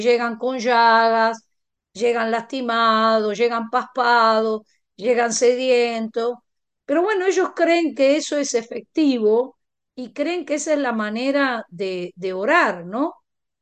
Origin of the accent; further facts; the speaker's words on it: Argentina; En mi país está lo que se llama la peregrinación a Luján, que es donde está el templo católico más grande de la Argentina.